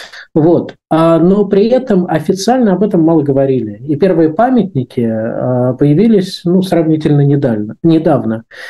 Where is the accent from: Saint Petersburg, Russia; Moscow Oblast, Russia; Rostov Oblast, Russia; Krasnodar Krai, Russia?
Saint Petersburg, Russia; мы с вами из Петербурга и родились, как я понимаю, в Ленинграде